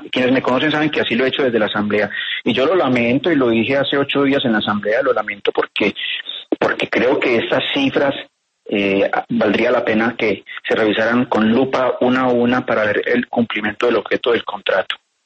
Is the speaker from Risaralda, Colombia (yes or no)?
yes; Risaralda, Colombia; Recuerden que yo soy de Risaralda, entonces conozco poco en el Quindío.